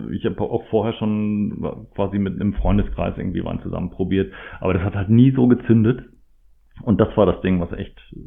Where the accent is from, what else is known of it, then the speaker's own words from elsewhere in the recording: Rhineland-Palatinate, Germany; born there; also ich bin ja auch in der Pfalz geboren.